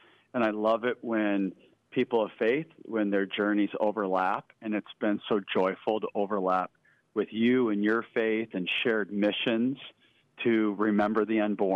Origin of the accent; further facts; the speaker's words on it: Sioux Falls, South Dakota, United States; by way of growing up in Sioux Falls, South Dakota. I graduated from O'Gorman High School in 1989